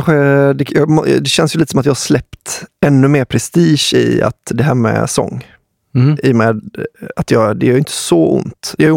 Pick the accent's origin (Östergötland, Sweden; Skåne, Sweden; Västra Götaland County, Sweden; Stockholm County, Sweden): Västra Götaland County, Sweden; Gothenburg; man blir upprörd som göteborgare så höjer liksom